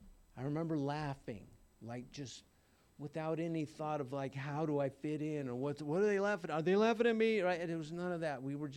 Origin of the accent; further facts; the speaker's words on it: Laguna Beach, California, United States; So growing up in Laguna was a little different, right?